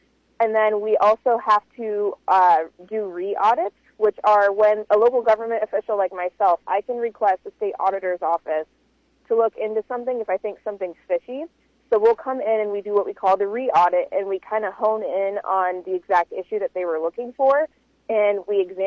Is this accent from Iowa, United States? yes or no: yes; Iowa, United States; But, yeah, so born and raised in Iowa County.